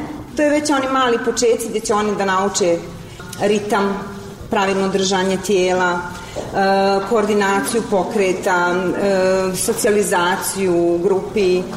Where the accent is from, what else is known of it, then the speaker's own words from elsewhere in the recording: Brčko, Brčko District, Bosnia & Herzegovina; now in Doboj, Bosnia and Herzegovina; Ja sam inače iz Brčkog i tu sam dugo trenirala.